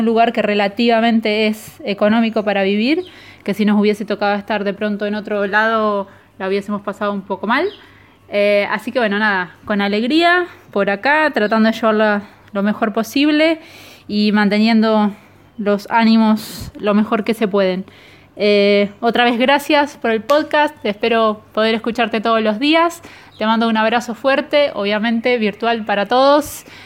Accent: Argentina; moved away as an adult; somos varios argentinos que quedamos

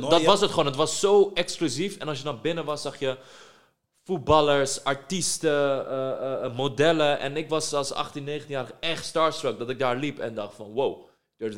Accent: Vlaardingen, South Holland, Netherlands; Je moet je voorstellen, ik kwam van Vlaardingen.

